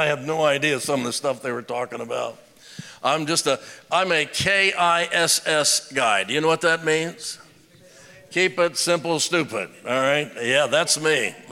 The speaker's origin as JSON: {"language": "English", "town": "Roanoke", "region": "Indiana", "country": "United States", "tie": "born or raised there", "said": "I grew up in Roanoke, Indiana, population 80. We didn't lock our doors to our house"}